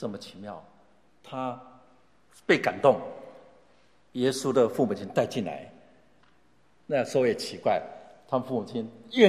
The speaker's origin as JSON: {"language": "Chinese", "town": "Ershui", "region": "Changhua County", "country": "Taiwan", "tie": "born or raised there", "said": "我老家在彰化二水。"}